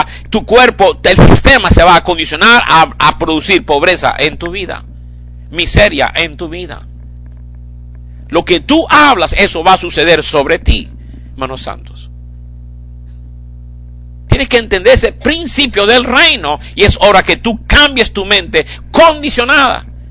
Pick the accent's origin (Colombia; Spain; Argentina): Colombia; moved away as an adult; now in United States; Mire, yo nací en Colombia, me crié en Colombia, y cuando vine a Estados Unidos, yo tuve que dejar de mi mentalidad colombiana.